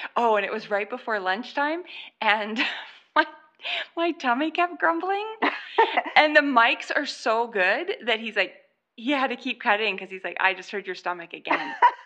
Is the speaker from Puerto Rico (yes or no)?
no; Canada; accent: Canadian; I'll just read to you in my Canadian accent.